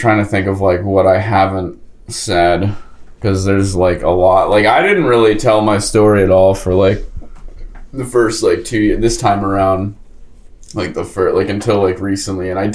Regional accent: Ellicott City, Maryland, United States; I'm from Ellicott City.

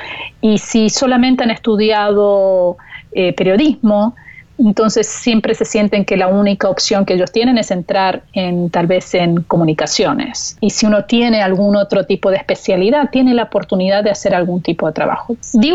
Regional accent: United States; Yo soy las dos cosas, soy americana y soy latina.

